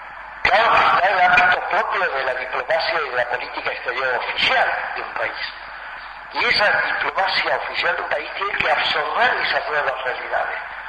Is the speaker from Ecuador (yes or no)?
no; Rosario, Santa Fe, Argentina; Yo soy rosarino